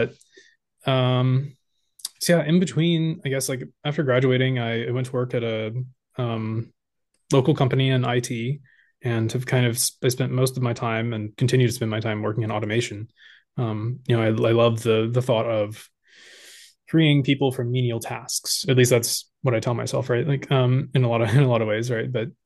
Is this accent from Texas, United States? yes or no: no; Charlotte, North Carolina, United States; but I was raised here in Charlotte. I live in Charlotte, so North Carolina. I'm North Carolinian, and lived here my whole life.